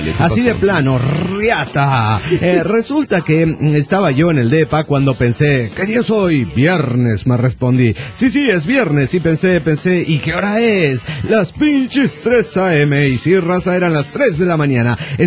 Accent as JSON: {"language": "Spanish", "country": "Argentina", "lives_now": "Rio de Janeiro, Brazil", "said": "como argentina, en Brasil, residente en Brasil"}